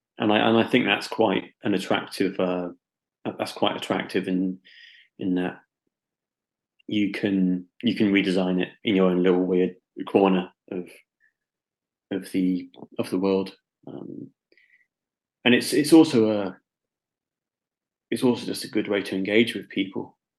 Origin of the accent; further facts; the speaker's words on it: Gloucester, South West England, United Kingdom; Growing up in Gloucester, when I hit 14, punk and metal was huge in Gloucester.